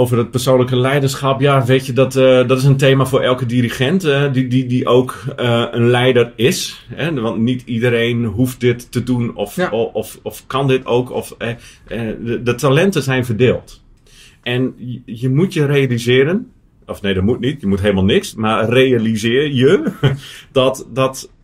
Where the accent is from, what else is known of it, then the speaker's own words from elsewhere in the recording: Groningen, Netherlands; Ik kom uit Groningen, uit het platteland, zoals je hoort.